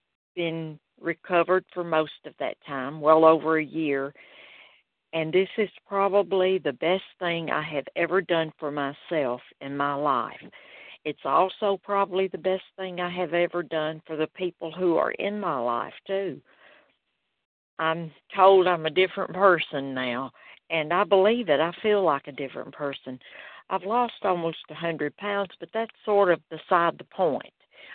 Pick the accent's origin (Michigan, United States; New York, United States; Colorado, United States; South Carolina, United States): South Carolina, United States; Malden; I'm from Malden, South Carolina.